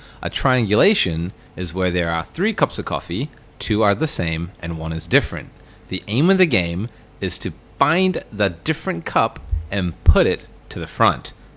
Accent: New Zealand; also born or lived in Japan; my parents were Korean, 한국人. But then I grew up in New Zealand, 신西兰.

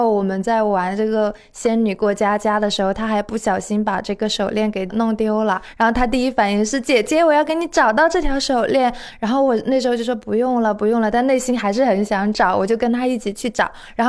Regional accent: Jinan, Shandong, China; 这就是我想起我对山东的老家，就济南的春天的感觉。因为我们老家的那个乡村的南面是有4-5座山的

